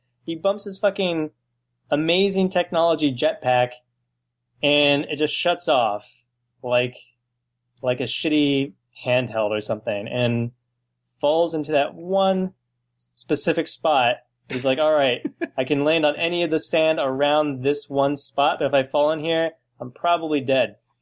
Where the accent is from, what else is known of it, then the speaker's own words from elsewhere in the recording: United States; Like, there's American cheese, and I'm an American, but I really don't want to be associated with American cheese as it is.